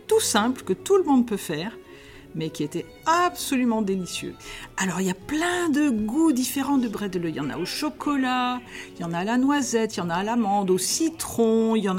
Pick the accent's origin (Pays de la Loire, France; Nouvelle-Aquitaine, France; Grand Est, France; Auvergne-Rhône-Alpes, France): Grand Est, France; Strasbourg; Je viens de Strasbourg. Strasbourg, c'est un endroit un peu plus au nord, où il fait froid en hiver, où il fait nuit assez tôt